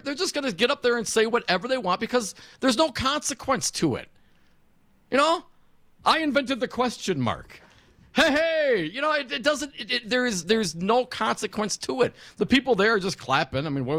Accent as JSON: {"language": "English", "town": "Livonia", "region": "Michigan", "country": "United States", "tie": "born there", "said": "And you know, I was born in Livonia, Michigan, just outside of Detroit, and I have family there, and I love the great state of Michigan."}